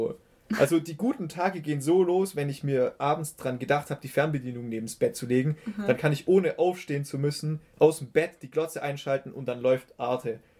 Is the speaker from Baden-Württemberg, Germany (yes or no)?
yes; Baden-Württemberg, Germany; ich bin aus der Nähe von Stuttgart und wenn ich heimfahre